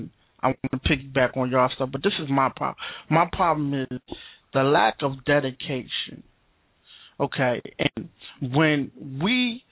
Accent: Philadelphia, Pennsylvania, United States; because I'm from Philadelphia. I had my own after-school program down at Waterview Recreation Center.

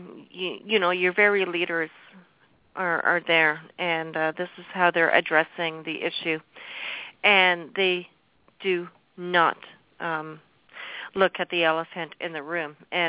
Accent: Canada; that I say that being a Canadian, I live in the best country on the planet. But I'm also next-door neighbors with the greatest nation on the planet.

